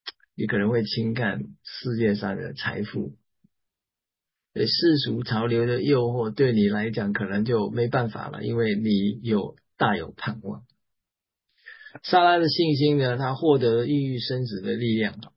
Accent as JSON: {"language": "Chinese", "country": "Taiwan", "tie": "born or raised there", "lives_now": "United States", "said": "我生在台湾，长在台湾，所以我这次从美国呢就回到台湾，享受这个家乡的温暖"}